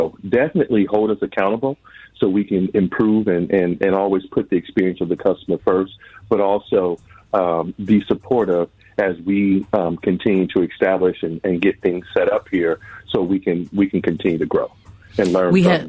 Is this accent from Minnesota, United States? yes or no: yes; Twin Cities, Minnesota, United States; I grew up here in the Twin Cities. And so to be a part of this, to bring a branch bank and resources to specifically the community that I grew up